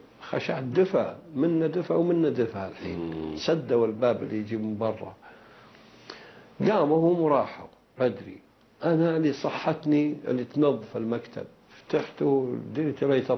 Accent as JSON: {"language": "Arabic", "country": "Saudi Arabia", "said": "قلت له لا أنا سعودي"}